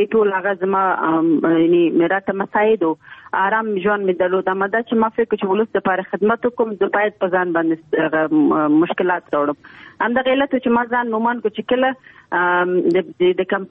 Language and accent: Pashto; Nangarhar, Afghanistan; مونږ دواړه د ننګرهار یو